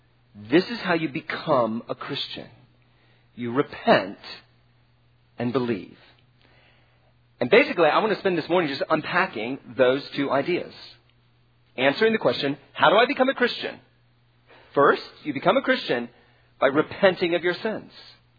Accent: South Carolina, United States; You know, I was from South Carolina. And so I hated the Braves.

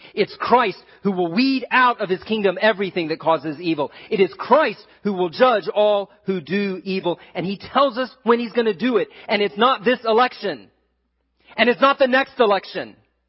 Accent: Washington, District of Columbia, United States; And by the way, I come from Washington, D.C.

